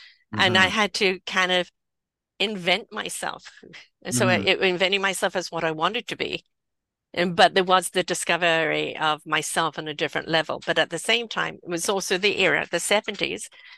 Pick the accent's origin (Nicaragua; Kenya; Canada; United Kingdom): United Kingdom; England; moved away; I was a very naive and very protected girl growing up in England